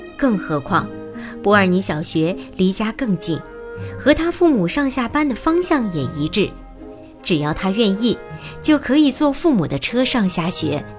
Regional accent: China; 我们来自中国，中国人打乒乓球很厉害

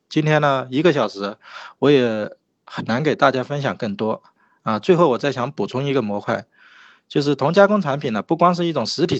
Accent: Zhejiang, China; 用我们浙江话说就是引进来走出去

